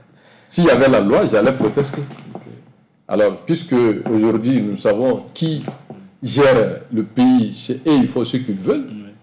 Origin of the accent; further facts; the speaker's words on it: Mali; Je suis un Malien, j'ai mon passeport avec un visa